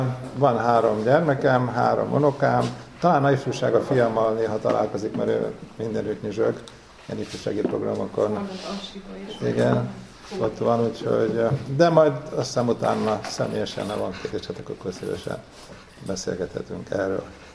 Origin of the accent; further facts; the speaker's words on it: Békés, Hungary; now in Székesfehérvár, Hungary; Alföldiek vagyunk, Békés megyéjek, és én egy házasság révén a feleségem volt az erősebb, kerültem Székesfehérvárra, úgyhogy most már 1982 óta ott élek, de előtte én Budapesten voltam